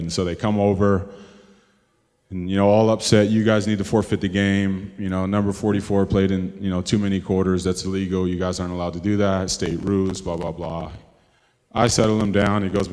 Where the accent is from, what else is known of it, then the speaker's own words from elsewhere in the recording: Syracuse, New York, United States; And so growing up in Syracuse, New York, playing sports helped kind of keep me away from what was actually going on.